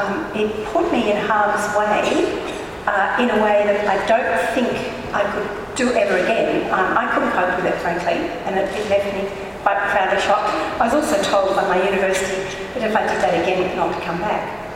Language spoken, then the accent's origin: English; Melbourne, Victoria, Australia; But this is my hometown, guys, and I am so proud of everything that you do.